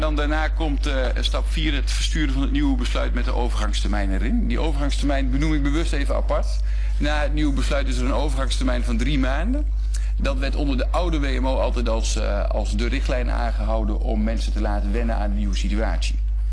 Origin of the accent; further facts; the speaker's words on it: Rijssen, Overijssel, Netherlands; Ik kom uit Rijssen. Het komt niet vaak voor dat ik zo dicht bij huis een presentatie mag verzorgen.